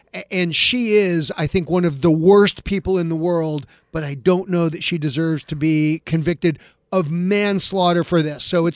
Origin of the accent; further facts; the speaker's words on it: Oregon, United States; I'm from Oregon.